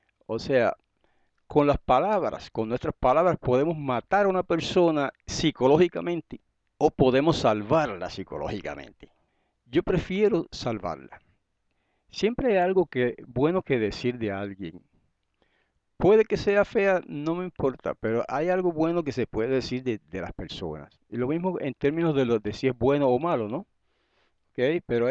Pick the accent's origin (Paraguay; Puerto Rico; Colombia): Puerto Rico; Guayama; una vez me estaba yo en Guayama, mi pueblo